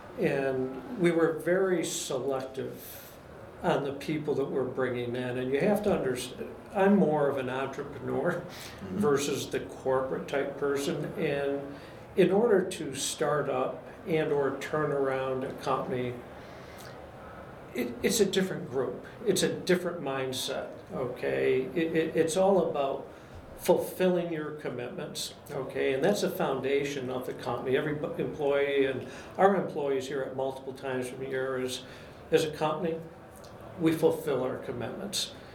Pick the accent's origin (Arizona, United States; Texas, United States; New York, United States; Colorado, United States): New York, United States; New York's my home state. Mm-hmm. Not New York City. I'm from the Finger Lakes area of New York.